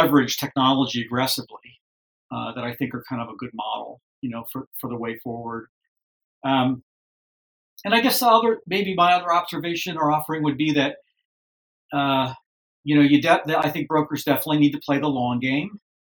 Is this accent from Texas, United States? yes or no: yes; Austin, Texas, United States; So we started, I'm from Austin, and my team, my tech team that I put together, all of which came from prominent tech startups here in Austin.